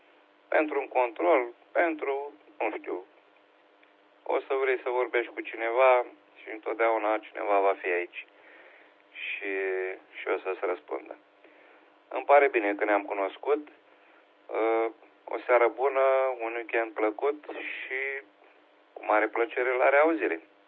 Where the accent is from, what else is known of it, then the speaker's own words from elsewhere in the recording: Galați, Galați County, Romania; sunt din Galați ăla de acolo, de la Dunăre. Ăla de departe, din județul Galați.